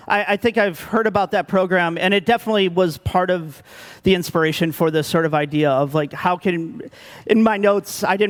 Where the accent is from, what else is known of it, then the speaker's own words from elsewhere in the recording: United States; as an American, our standards of free speech are very different than in a lot of Europe.